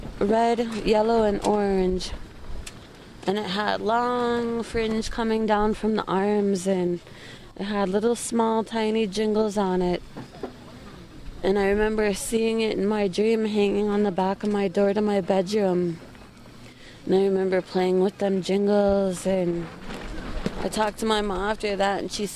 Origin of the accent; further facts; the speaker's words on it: Virginia, Minnesota, United States; I came from Virginia, Minnesota.